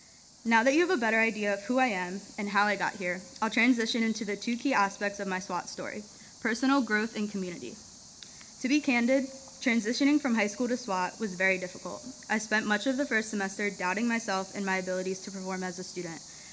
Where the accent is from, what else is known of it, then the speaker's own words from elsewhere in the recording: Coatesville, Pennsylvania, United States; So as I mentioned, I'm from Coatesville, which is only about a 40-minute car ride from Swarthmore.